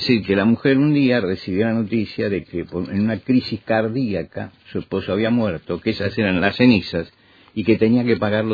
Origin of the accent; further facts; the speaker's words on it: Argentina; hay una frase que fue muy, muy famosa en mi país, muy famosa en mi país, que la repetía el general Perón cuando fue gobierno.